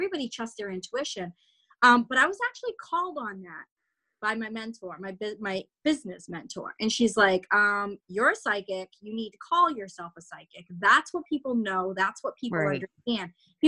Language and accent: English; Hollis, New Hampshire, United States; I'm from Hollis, New Hampshire, and I have been doing tarot for about 4 years as a profession.